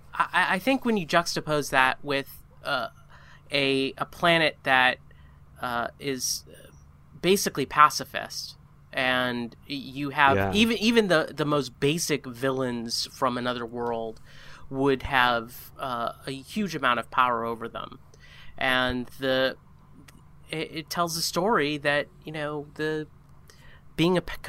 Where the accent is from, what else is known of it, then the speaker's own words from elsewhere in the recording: United States; as an American, I can tell you.